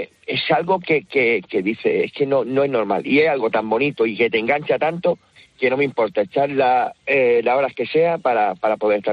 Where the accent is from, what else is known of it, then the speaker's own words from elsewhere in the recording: Málaga, Andalusia, Spain; yo por ejemplo soy de Málaga